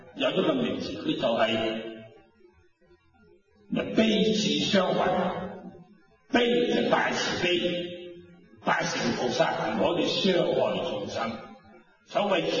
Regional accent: Dongguan, Guangdong, China; 我本身係東莞人，東莞人咧就好中意飲酒嘅。

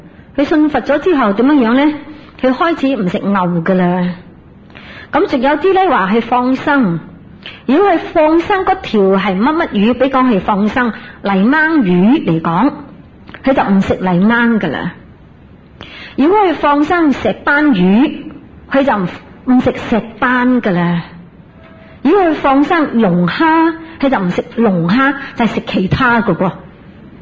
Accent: China; 譬如讲啊，我哋中国人最兴噶啦

